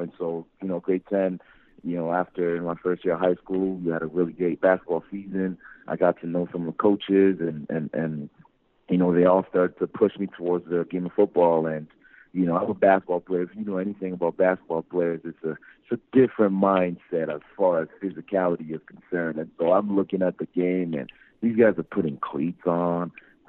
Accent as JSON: {"language": "English", "town": "Montreal", "region": "Quebec", "country": "Canada", "tie": "born or raised there", "also_born_or_lived": "Africa", "said": "I was born in Africa, and at a really, really young age, my family decided to, you know, leave the country because of the turmoil and, you know, migrate to Canada. And, you know, ironically enough, Montreal was the place that my parents decided to come to."}